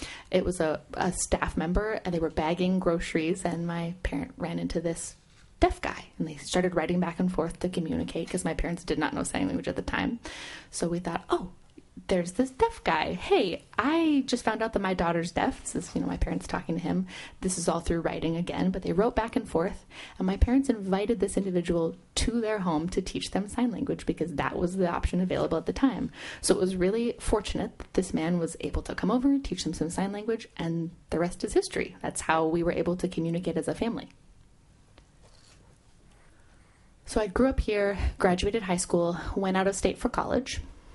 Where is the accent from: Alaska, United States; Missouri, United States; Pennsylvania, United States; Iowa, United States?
Alaska, United States; Anchorage; I'm proud to say that I am a born and raised Anchorageite. I'm from Alaska, born and raised, and I've gone through a lot of challenges in my time here.